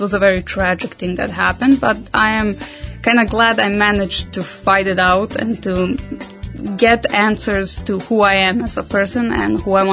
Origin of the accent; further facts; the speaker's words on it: Serbia; I am from Serbia.